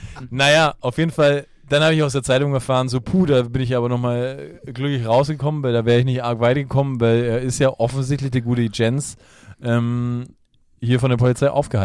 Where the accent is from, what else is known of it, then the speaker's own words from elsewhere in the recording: Munich, Bavaria, Germany; als richtige Münchner